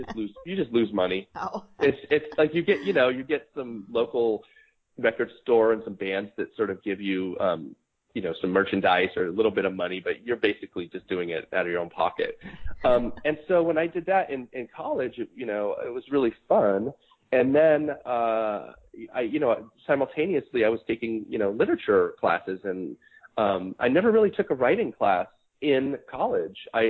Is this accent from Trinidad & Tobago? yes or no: no; Reno, Nevada, United States; I come from, I was born and raised in Reno, Nevada, and it's a really provincial town.